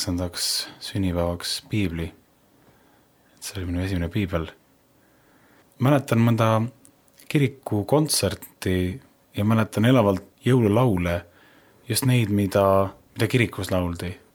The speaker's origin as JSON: {"language": "Estonian", "town": "Tallinn", "region": "Harju County", "country": "Estonia", "said": "Olen pärit Tallinnast"}